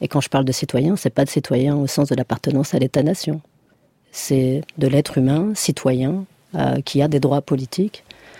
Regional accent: Morocco; Mais moi, je suis originaire du Maroc

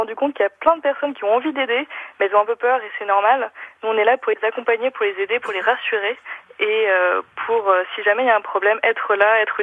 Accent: Grand Est, France; Moi, je viens des Vosges, à la base.

